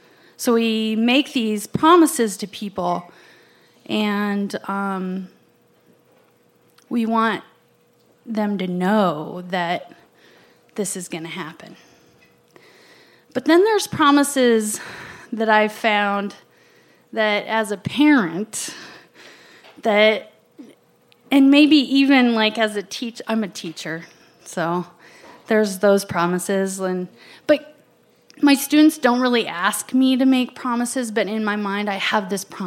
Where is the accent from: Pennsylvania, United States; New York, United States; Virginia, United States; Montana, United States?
Montana, United States; Missoula; I grew up in Missoula.